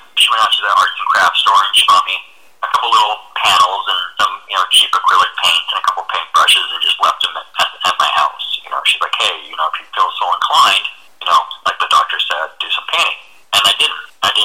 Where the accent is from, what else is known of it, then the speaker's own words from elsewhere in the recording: California, United States; also born or lived in Honolulu, Hawaii; I'm 42 years old, born in Honolulu, Hawaii, 1977. Very good year. And I grew up primarily in Southern California, raised by a single mom.